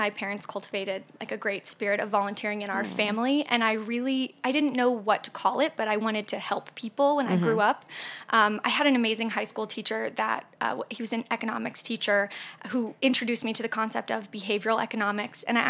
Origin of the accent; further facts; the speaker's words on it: Indianapolis, Indiana, United States; I spent 2 years teaching high school in my hometown, Indianapolis.